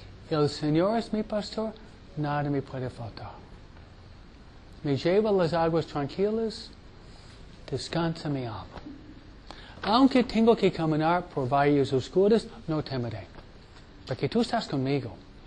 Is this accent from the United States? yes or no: yes; Detroit, Michigan, United States; born there; yo nací en Detroit, entonces yo nací en Michigan, entonces no es todo malo.